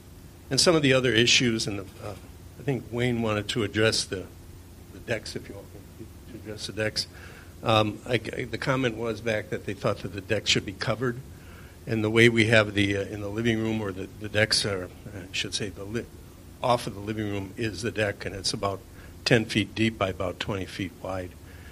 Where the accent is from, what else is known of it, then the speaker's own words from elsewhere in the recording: Wales, United Kingdom; And I come from Wales where there's a lot of space between the houses.